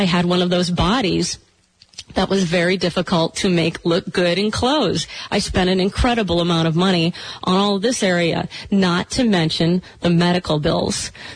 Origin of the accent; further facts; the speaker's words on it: Michigan, United States; I grew up in Michigan eating hydrogenated this and that and artificial margarine.